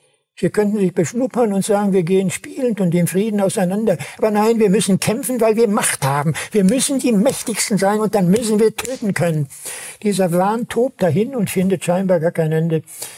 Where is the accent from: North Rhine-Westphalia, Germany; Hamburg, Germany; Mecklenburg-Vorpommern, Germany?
North Rhine-Westphalia, Germany; Bergkamen; Man wollte damals in meinem Heimatort Bechkamen das chemische Werk angreifen.